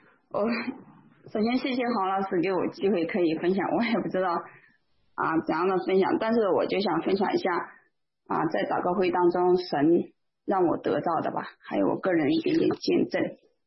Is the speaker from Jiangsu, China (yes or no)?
no; Anhui, China; 那我是来自安徽，那我就是信仰从小都是生长在中国家庭教会里面，那我妈妈现在也是家庭教会的一个执事